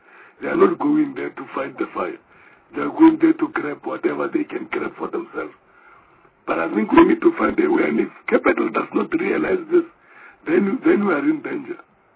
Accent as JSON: {"language": "English", "town": "Alexandra", "region": "Gauteng", "country": "South Africa", "tie": "born or raised there", "said": "I grew up in Alexander."}